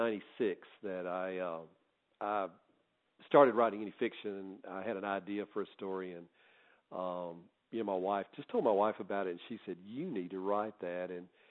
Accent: the South, United States; as a Southerner, you know, I grew up with, you know, all that history, being surrounded by that.

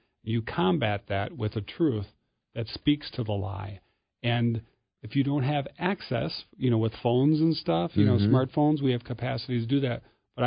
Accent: Wisconsin, United States; I'm from America's Dairyland, so I had to make a plug there.

